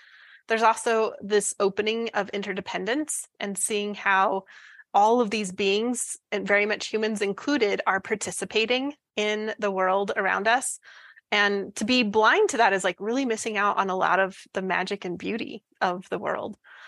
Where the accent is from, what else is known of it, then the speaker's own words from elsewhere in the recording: Utah, United States; I grew up in Utah and my dad loved to go camping.